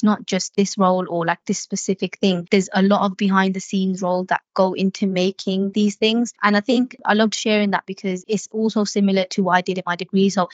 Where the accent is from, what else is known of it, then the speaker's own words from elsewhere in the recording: Birmingham, West Midlands, United Kingdom; I work in Coventry, but I'm also from Birmingham